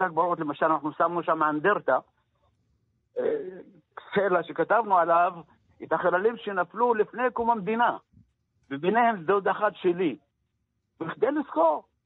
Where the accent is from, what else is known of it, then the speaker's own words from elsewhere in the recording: Lajjun, Northern District, Israel; born there; לג'ון זה כפר שאני נולדתי בו בשנת 43